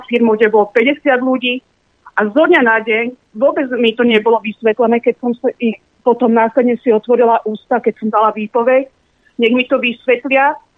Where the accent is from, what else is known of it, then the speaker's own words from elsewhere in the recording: Bratislava, Bratislava Region, Slovakia; Áno, ďakujem, som z Bratislavy.